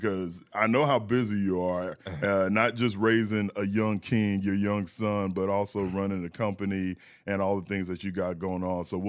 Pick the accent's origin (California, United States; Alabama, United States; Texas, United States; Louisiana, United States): Texas, United States; San Antonio; now in Houston, United States; I grew up in San Antonio. I fell in love with Houston when I first visited Rice University, and I knew this was going to be home.